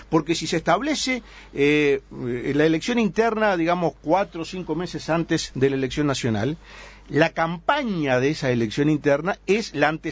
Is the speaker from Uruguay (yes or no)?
yes; Uruguay